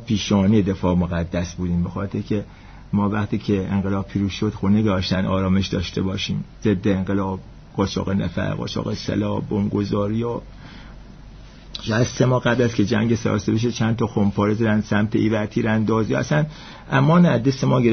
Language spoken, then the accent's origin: Persian; Abadan, Khuzestan, Iran; اصالتاً آبادانی هستم